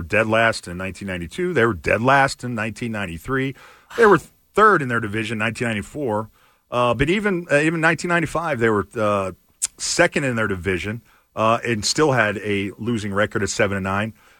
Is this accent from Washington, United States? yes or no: no; San Diego, California, United States; I was growing up in San Diego. They were not on TV much.